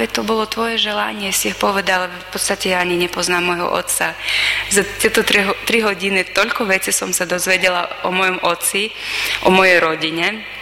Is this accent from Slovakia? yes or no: no; Kazakhstan; pochádzam z Kazachstána